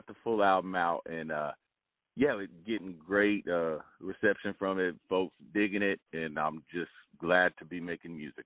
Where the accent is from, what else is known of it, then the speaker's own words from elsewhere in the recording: Boston, Massachusetts, United States; also born or lived in Phoenix / Albuquerque; we were in Boston because I was born in Phoenix and then moved with my family to Boston. And then ended up living outside of the city of Boston.